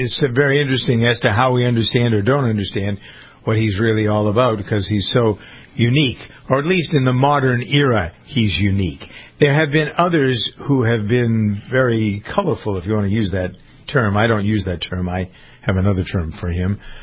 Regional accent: Framingham, Massachusetts, United States; Schiff came from my hometown. He grew up in Framingham.

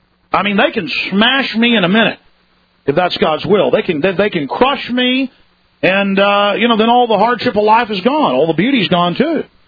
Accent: Dallas, Texas, United States; now in Austin, United States; that happened a few times growing up in Dallas. Things were pretty rough back then. A lot rougher than they are here in Austin, I know that.

